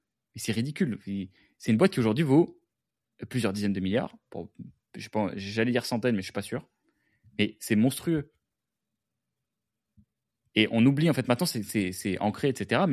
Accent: Versailles, Île-de-France, France; Ouais, j'ai grandi à Versailles, il y a quoi, là.

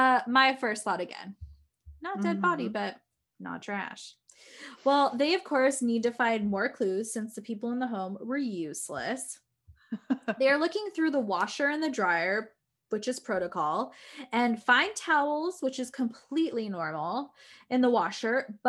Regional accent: Simi Valley, California, United States; I grew up in Simi Valley, which I don't know if I've ever talked about that here, but I was in choir.

